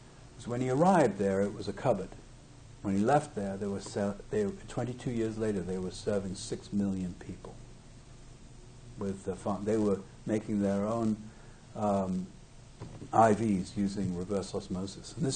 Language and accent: English; United Kingdom; You know that I am British, and I was very distant all my life.